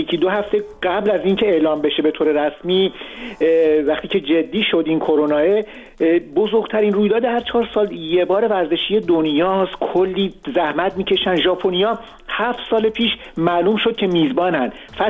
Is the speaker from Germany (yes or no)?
yes; Germany; now in London, United Kingdom; اومدم یکی دو روز قبل از عید اومدم برای مرخصی یه هفته ای دیگه، از لندن اومدم آلمان تو شهر خودم. دیگه موندگار شدم